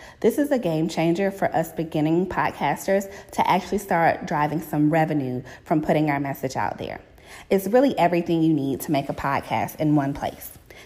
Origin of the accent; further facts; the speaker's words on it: Atlanta, Georgia, United States; I'm located here in Atlanta, Georgia, my hometown